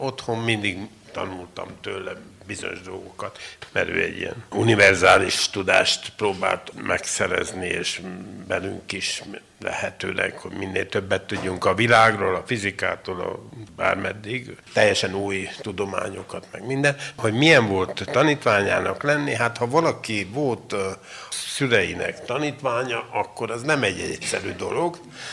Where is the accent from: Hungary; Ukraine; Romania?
Romania; és egyáltalán magyarként Bukarestben nem fogok bejutni, mert oda csak jó káderek jutnak be magyarként.